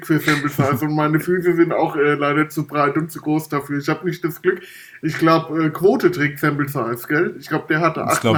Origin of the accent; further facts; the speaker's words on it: Frankfurt, Hesse, Germany; Ich glaube in der E-Jugend, da habe ich dann bei uns im Norden Frankfurts das erste Mal im Verein gespielt.